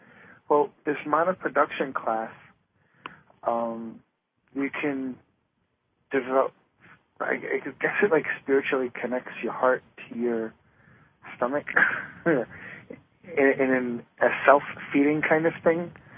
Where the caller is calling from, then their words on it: New York, United States; I'm from New York.